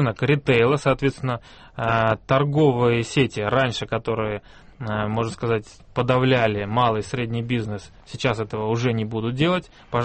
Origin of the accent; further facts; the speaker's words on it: Uzbekistan; now in Russia; Я тогда просто переехал в Россию. У меня был выбор. Я родился в Узбекистане, вырос в Узбекистане.